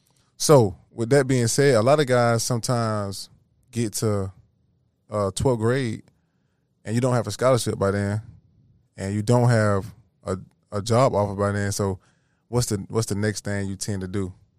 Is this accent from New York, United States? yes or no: no; Toonsboro, Georgia, United States; So like my neighborhood where I grew up in Toonsboro, like you only stayed in your city.